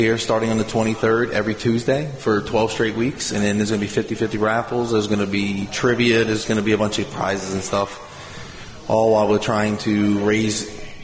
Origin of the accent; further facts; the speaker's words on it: Merle, Louisiana, United States; born and raised in Merle, graduated from LSU.